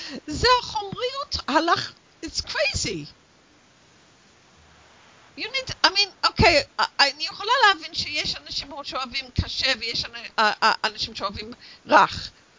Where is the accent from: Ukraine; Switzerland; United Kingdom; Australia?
United Kingdom; England; now in Israel; כשאני גדלתי באנגליה, אוקיי? אנגליה היא לא מקום עשיר. כשאנחנו גדלנו שם, כשהייתי ילדה